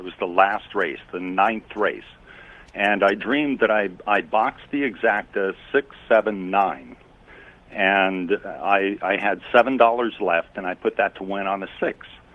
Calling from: Cool, California, United States; from Cool, California.

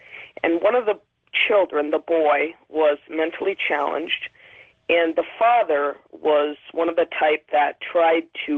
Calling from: Burlington, Vermont, United States; Hello, Burlington, Vermont.

